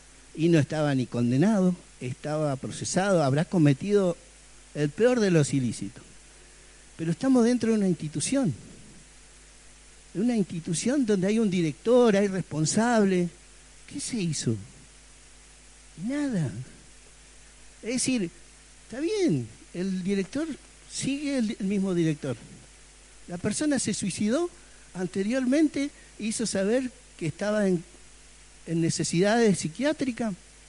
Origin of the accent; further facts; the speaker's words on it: Comallo, Río Negro, Argentina; Yo vivo acá desde siempre. Soy de Comayo, de la localidad de Comayo. Me gusta mi zona. Soy nacido acá, en Río Negro.